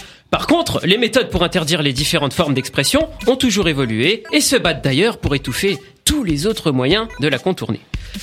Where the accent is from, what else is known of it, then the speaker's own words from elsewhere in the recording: France; Tiens, par exemple, chez nous, en France